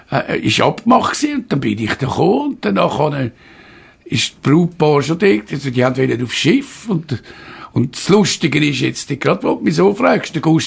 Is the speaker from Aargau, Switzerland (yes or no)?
no; Zurich, Switzerland; Ich bin im Kreis 4 aufgewachsen, ja.